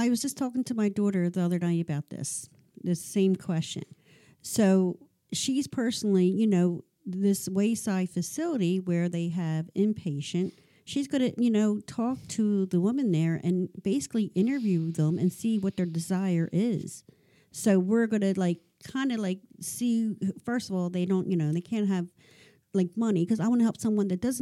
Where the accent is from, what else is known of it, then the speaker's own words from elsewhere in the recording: Ridley Township, Pennsylvania, United States; We're originally from Delaware County, Ridley Township, and we moved here 10 years ago.